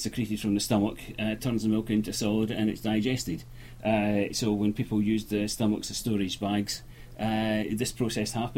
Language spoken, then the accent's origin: English; Paisley, Scotland, United Kingdom; Originally Scotland.